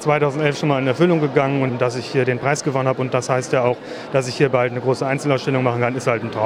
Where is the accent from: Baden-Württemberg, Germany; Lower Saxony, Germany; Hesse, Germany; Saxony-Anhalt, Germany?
Lower Saxony, Germany; Wilhelmshaven; Ich freue mich sehr, vor allem weil es meine Heimatstadt ist und ich bin schon als kleiner Zwerg hier